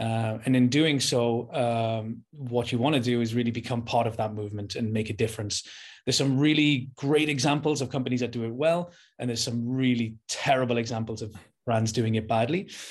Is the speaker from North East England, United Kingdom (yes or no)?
yes; Newcastle, North East England, United Kingdom; I'm from Newcastle, the north of England.